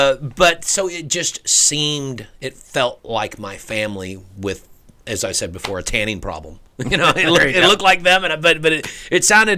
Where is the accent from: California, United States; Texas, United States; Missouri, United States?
Texas, United States; Fort Worth; Yeah, and you know, the truth is, I'm a Southern boy. I mean, I grew up in Fort Worth, Texas, so I'm very much a Southern. I mean, listen to my voice, you know.